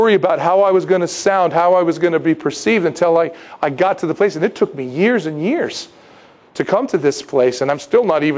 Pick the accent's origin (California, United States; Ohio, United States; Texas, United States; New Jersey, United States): California, United States; San Diego; I'm from San Diego. What can I say?